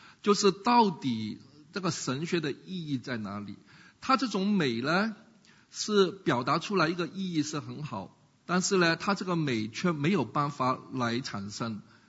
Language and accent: Chinese; China; 我告诉你，我们中国人的历史观就跟西方不同了啊